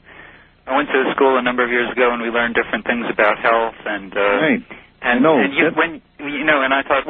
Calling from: Philadelphia, Pennsylvania, United States; From Philadelphia.

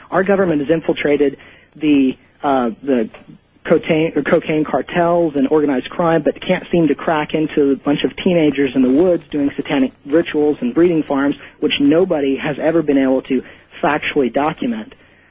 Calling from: Houston, Texas, United States; I'm calling from Houston.

